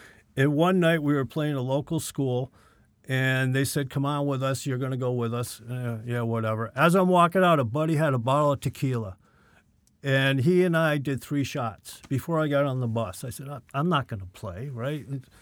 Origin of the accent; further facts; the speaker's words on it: Massachusetts, United States; I grew up near Boston, and Auburn was there.